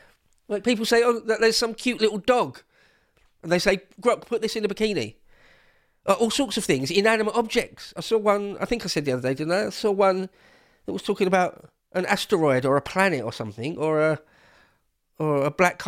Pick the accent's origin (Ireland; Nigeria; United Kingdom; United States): United Kingdom; England; I wouldn't like to be currently in jail in Tehran as an Englishman, as a British citizen.